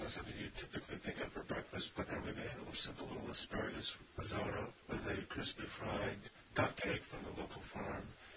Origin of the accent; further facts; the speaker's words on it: Wisconsin, United States; I grew up in Wisconsin, and I think I can make great dinners and products within just a few miles of Sheboygan.